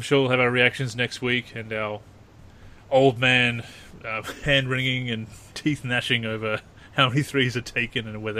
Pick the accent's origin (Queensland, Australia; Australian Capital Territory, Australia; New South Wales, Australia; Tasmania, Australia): New South Wales, Australia; Newcastle; the Australian Ben Simmons, who spent part of his youth in my hometown of Newcastle.